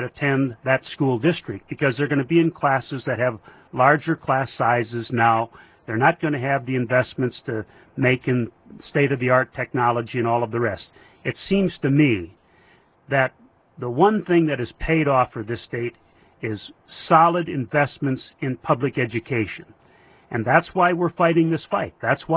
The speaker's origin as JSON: {"language": "English", "town": "Crookston", "region": "Minnesota", "country": "United States", "tie": "born or raised there", "said": "That's 17 faculty members and two principals that have been issued layoff notices from my hometown of Crookston, which is not a large city."}